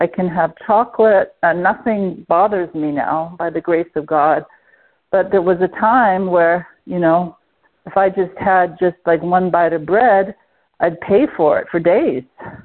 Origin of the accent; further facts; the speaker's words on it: California, United States; I mean, I'm from California, and wine is it's part of the culture there to have wine with meals.